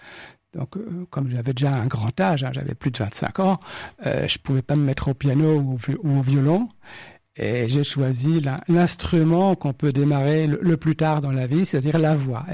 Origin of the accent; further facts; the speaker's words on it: Rouen, Normandy, France; de pouvoir découvrir à Rouen, je suis originaire de Rouen, tous les opéras